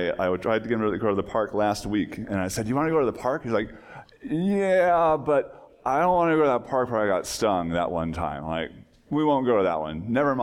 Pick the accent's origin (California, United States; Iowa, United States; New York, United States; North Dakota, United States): North Dakota, United States; Williston; Growing up in Williston, we didn't have a lot of them. We got to be excited by the flatness.